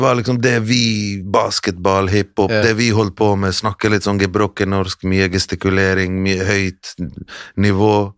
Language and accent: Norwegian; Mostar, Federation of Bosnia and Herzegovina, Bosnia & Herzegovina; Norwegian is a second language; now in Norway; jeg ikke bare en bosnier-jugoslav, men jeg fra Sør-Herzegovina, jeg fra Mostar.